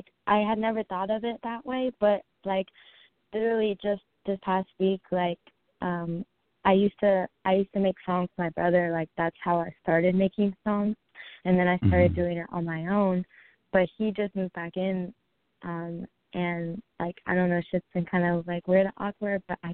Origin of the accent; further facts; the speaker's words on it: Virginia, United States; I'm in the Valley. I'm in Central California, but I'm from the Virginia, D.C. area.